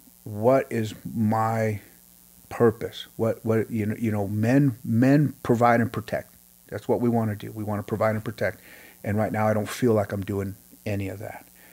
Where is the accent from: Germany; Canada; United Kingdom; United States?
United States; Grandview; I started sending it to friends of mine from my hometown, Grandview, Scott Parrish and his daughter, Peyton, who are teachers and coaches.